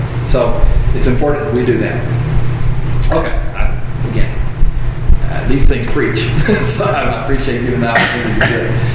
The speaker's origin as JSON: {"language": "English", "region": "Texas", "country": "United States", "said": "Now, as a Texan, that's hard to stomach"}